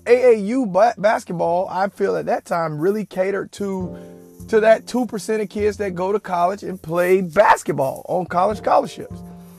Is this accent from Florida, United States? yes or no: yes; Jacksonville, Florida, United States; So, I grew up in Jacksonville, Florida, beautiful Jacksonville, Florida, and we played summer ball at Mandarin High School.